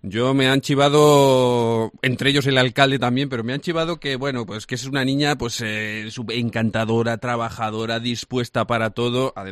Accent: Villanueva de los Infantes, Castilla-La Mancha, Spain; soy un vecino tuyo, porque soy de Infantes, Carrizosa Infantes, ya sabes que somos uno.

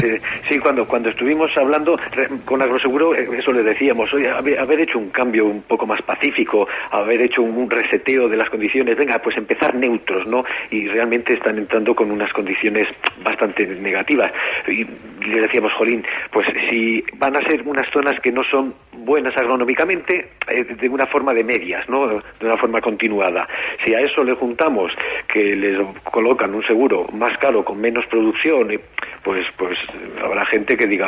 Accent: Spain; como buenos españoles

